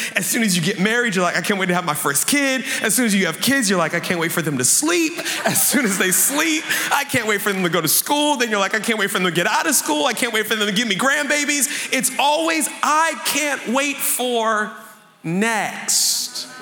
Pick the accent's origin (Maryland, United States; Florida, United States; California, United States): Maryland, United States; I'm American. I was born and raised in Maryland, but my folks are Caribbean. They're from Barbados. So I'm what you call a Bajan Yankee